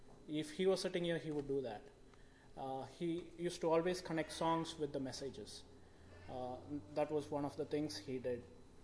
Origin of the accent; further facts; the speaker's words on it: Mumbai, Maharashtra, India; I did not get sufficient marks to get in a good college next to my hometown in Mumbai.